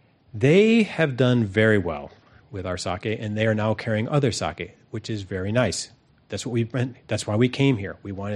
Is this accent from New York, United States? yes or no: yes; New York, United States; born there; Yes, I was born in New York.